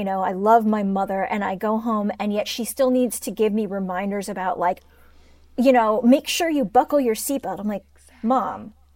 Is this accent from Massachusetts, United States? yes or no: no; Cleveland, Ohio, United States; also born or lived in Pittsburgh; I was born in Pittsburgh and then I grew up in Cleveland. So, you know, I've got this kind of solid Rust Belt / Midwest upbringing.